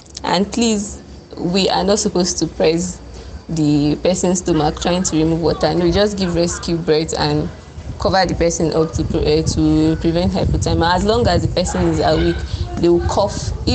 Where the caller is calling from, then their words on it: Zaria, Kaduna State, Nigeria; I'm speaking from Zaria.